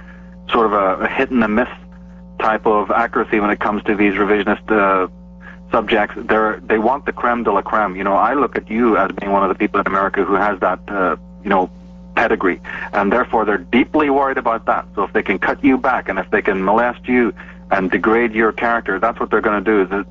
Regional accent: Ireland; And of course, growing up in Ireland, I was very concerned.

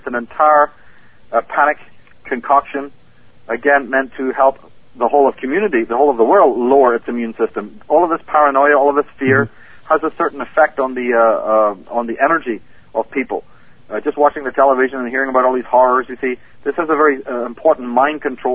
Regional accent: Ireland; Look at me, yeah. I come from Ireland.

